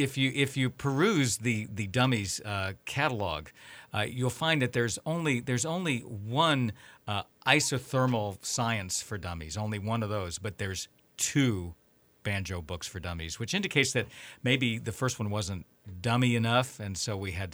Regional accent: Virginia, United States; I taught at Duke University one year a long time ago during the winter semester, and I'm from Virginia. I spent a lot of time up at UVA.

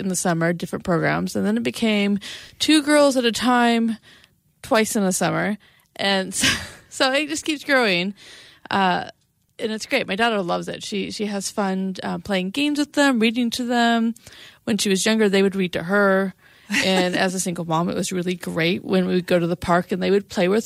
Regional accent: Kansas, United States; I grew up in Kansas, so the local college had this program for high school students to go for a month for an education.

